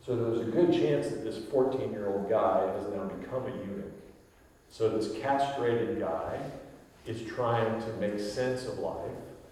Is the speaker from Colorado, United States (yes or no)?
no; Fort Wayne, Indiana, United States; now in New York, United States; I am an exile in every way in New York because I'm from Fort Wayne, Indiana. I grew up surrounded by cornfields. I am Midwestern, slow-paced.